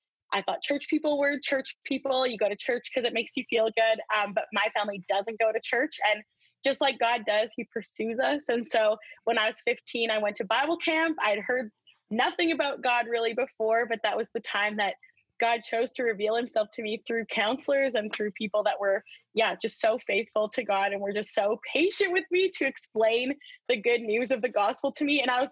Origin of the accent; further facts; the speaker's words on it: Whistler, British Columbia, Canada; also born or lived in Vernon; just like Dan said, and I grew up in Whistler. And then when I was in high school, we moved to Vernon, which is up in the Okanagan by Kelowna.